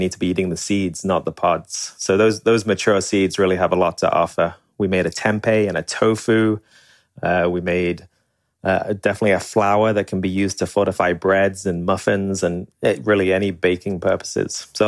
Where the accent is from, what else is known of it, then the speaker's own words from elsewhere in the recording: North West England, United Kingdom; now in Asheville, United States; I'm definitely British and I grew up just north of Liverpool, northwest England, but I've been living in North Carolina, Asheville, North Carolina, for the last 6 years.